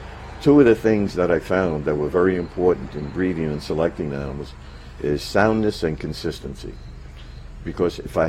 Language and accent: English; Coney Island, New York, United States; as a young person growing up in Coney Island and during the war, I first saw horses that came through the streets.